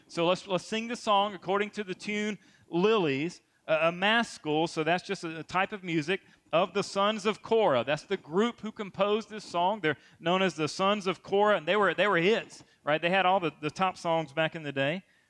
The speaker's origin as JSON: {"language": "English", "region": "Georgia", "country": "United States", "tie": "born or raised there", "said": "I grew up in Middle Georgia, so country is where it's at for me."}